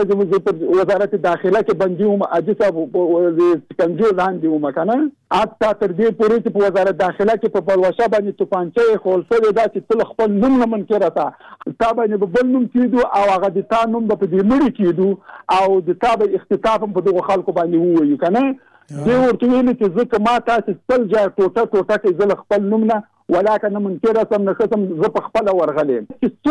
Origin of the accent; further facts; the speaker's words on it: Jalalabad, Nangarhar, Afghanistan; دا د کابل وه، زه د جلال آباد.